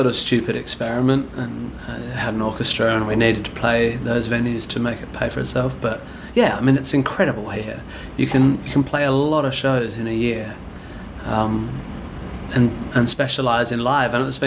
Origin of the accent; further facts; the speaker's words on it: Western Australia, Australia; I grew up near Swanbourne Beach, and pretty much any day of the year you can go down to the beach